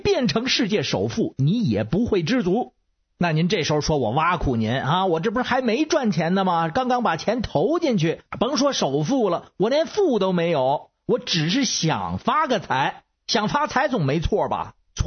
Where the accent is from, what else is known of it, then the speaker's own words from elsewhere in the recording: Beijing, China; ，如果您愿意听的话，咱们下次接